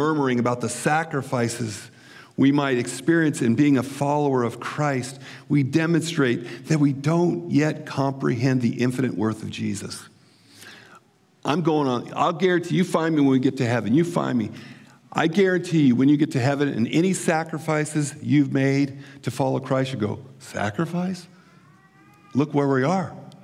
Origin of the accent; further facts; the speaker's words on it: California, United States; When I was 15 years old, growing up in California, I got my first bona fide job as a busboy in a restaurant